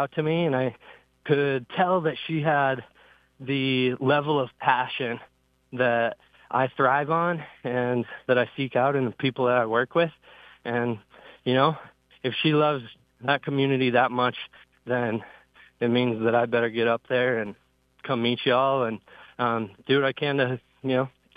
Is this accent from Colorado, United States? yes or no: yes; Colorado, United States; So I grew up in Colorado, but like I said, I got roots all across the Mountain West and, kind of further in that.